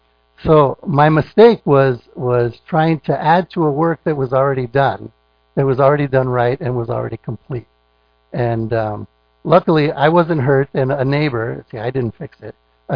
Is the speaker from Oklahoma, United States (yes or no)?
no; Sacramento, California, United States; This is my wife, Luba. Luda? That's Luba. And we're from Sacramento.